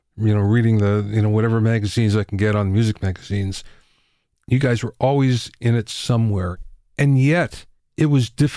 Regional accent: Pennsylvania, United States; Middle of Pennsylvania, coal country.

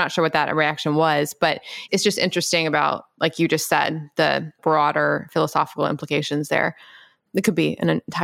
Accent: Memphis, Tennessee, United States; I grew up in Memphis.

